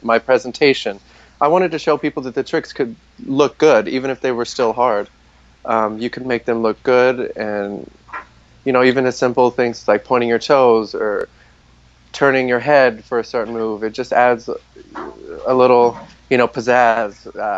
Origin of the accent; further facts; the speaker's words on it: Louisiana, United States; He's from Texas, I'm from Louisiana, so we were right there growing up together.